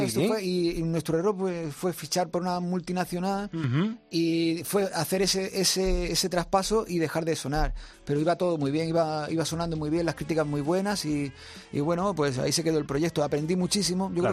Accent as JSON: {"language": "Spanish", "town": "Granada", "region": "Andalusia", "country": "Spain", "said": "soy del Albaicín, pero bueno, está toda la vida en Granada capital."}